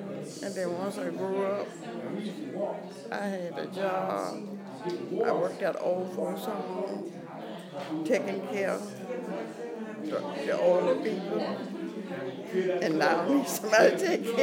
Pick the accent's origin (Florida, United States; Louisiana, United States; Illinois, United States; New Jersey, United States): Louisiana, United States; New Orleans; now in Texas, United States; But right now, I'm original from New Orleans. I've been in Texas since Hurricane Katrina.